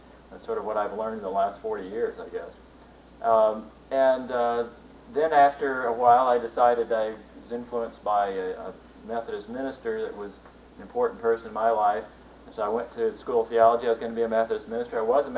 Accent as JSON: {"language": "English", "town": "Oklahoma City", "region": "Oklahoma", "country": "United States", "tie": "born or raised there", "said": "I grew up in Oklahoma City, actually, and my father was a person who owned a business"}